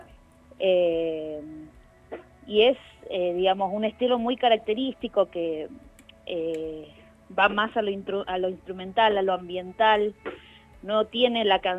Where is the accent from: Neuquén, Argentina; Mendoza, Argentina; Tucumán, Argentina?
Neuquén, Argentina; Villa Pehuenia; Nosotros, bueno, somos los cuatro de Villa Pehuenia. Tres estamos viviendo hace poquito acá, hace unos 2 años